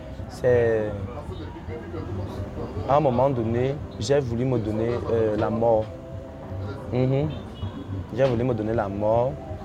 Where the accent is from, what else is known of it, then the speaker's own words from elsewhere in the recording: Ebolowa, South, Cameroon; dans la ville, Ebolova, c'est ma ville natale, je ne peux plus parler là-bas.